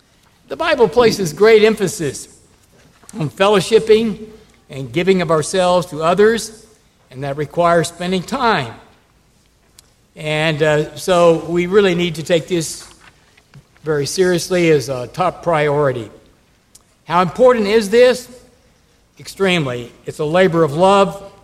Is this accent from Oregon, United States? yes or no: no; Texas, United States; And I grew up in Texas without any air conditioning, and it's sort of hard to believe now.